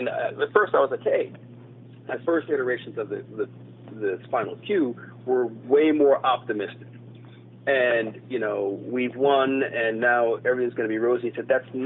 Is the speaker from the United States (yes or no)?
no; Haiti; my father's from Haiti, so mm-hmm. I grew up in Haiti.